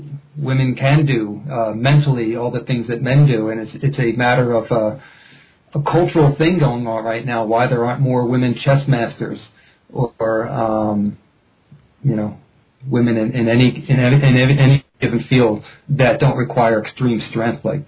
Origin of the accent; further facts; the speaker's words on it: Philadelphia, Pennsylvania, United States; I mean, I grew up in Philadelphia, and I knew some generations, you run into some bad friends.